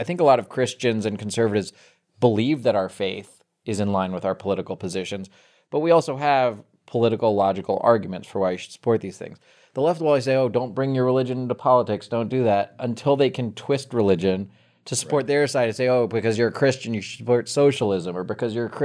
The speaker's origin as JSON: {"language": "English", "region": "East Coast", "country": "United States", "tie": "born or raised there", "lives_now": "Los Angeles, United States", "said": "It is funny to me now living in California from growing up on the East Coast, because we would get like not hurricanes, but hard thunderstorms regularly."}